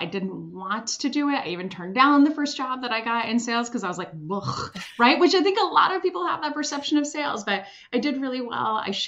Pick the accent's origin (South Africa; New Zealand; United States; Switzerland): Switzerland; I'm originally from Switzerland.